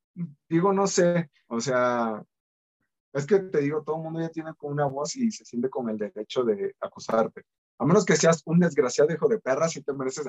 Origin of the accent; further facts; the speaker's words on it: Mexico City, Mexico; entonces yo me hacía tortas de plátano con azúcar cuando era niño, entonces soy chilango